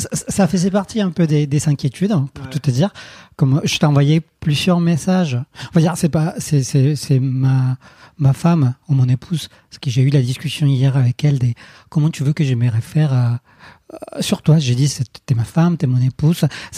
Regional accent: Colombia; French is a second language; moved away; Une des raisons pour lesquelles j'ai quitté la Colombie

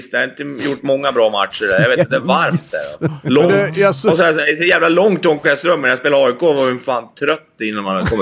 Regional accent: Bjästa, Västernorrland County, Sweden; Bjästa är ju där jag kommer ifrån.

